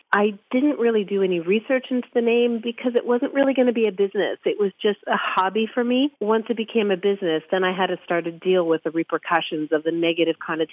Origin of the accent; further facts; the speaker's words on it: Canada; Why Canadian? Because we are Canadian. We're not American.